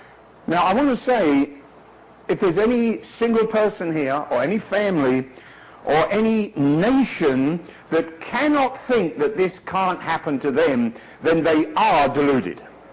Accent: London, United Kingdom; born there; I was born in London.

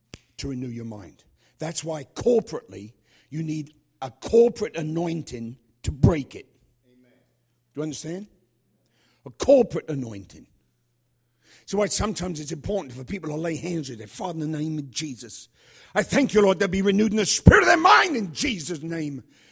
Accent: United Kingdom; And I'm British.

